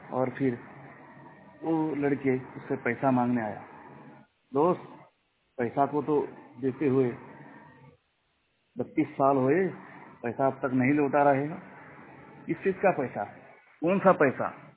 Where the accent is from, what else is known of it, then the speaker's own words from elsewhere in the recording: West Bengal, India; और मैं वेस्ट बंगाल का रहने वाला हूं।